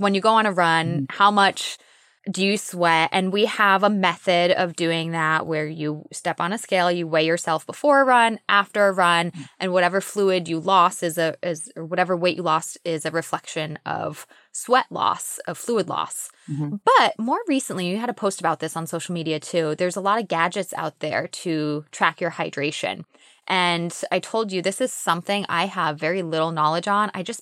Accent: Massachusetts, United States; moved away; And then again, I grew up in Massachusetts. So it was my first time when I moved to Florida, and the humidity in Florida was insane.

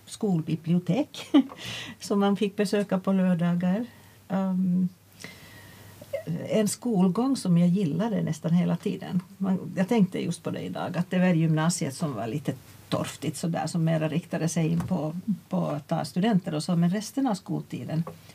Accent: Finland; Ja, jag är ju från Finland som hörs tydligt och kommer från en lärarfamilj från min mors sida.

